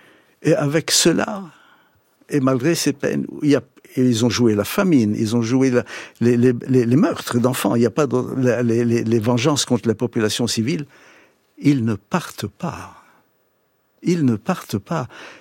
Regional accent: Haifa, Haifa District, Israel; un Palestinien, qui vit dans ma ville natale, à Haïfa

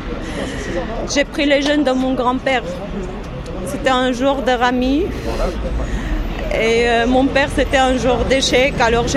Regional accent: Armenia; French is a second language; now in France; Je suis arménienne, d'origine arménienne. Je suis née en Arménie et ça fait 20 ans que je suis en France. Mes enfants sont français, mais moi je suis arménienne.

